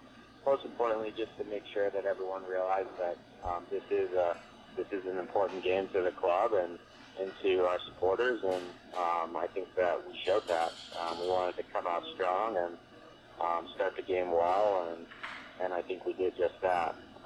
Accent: Akron, Ohio, United States; I'm from Akron, so that was everyone I knew was there.

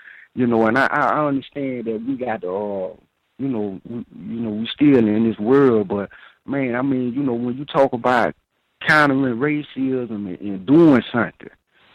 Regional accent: Houston, Texas, United States; now in North Dakota, United States; I'm from Houston, Texas, but I actually been dislocated up here to North Dakota.

